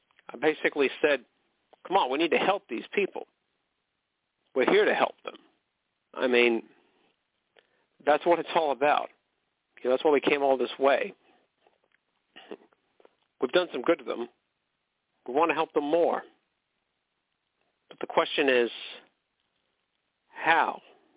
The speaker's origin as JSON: {"language": "English", "country": "United States", "said": "They could hear from my accent that I was from there."}